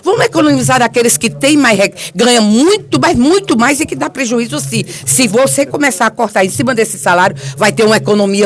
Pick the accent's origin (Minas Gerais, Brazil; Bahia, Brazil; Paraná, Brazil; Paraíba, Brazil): Paraíba, Brazil; São José de Piranhas; É por isso que eu quero ser candidata a prefeito em São José de Piranhas, na minha terra